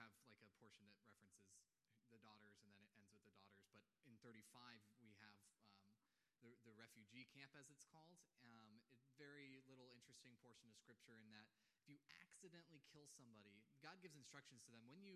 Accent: United States; as I think about growing up in American culture, where there's always this like, oh, you know, we're so over-sexualized now

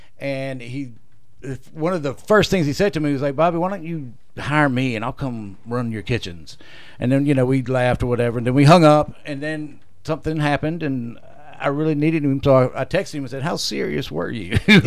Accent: Fairhope, Alabama, United States; I own a couple of restaurants in Fairhope, born and raised in Fairhope, same as Billy.

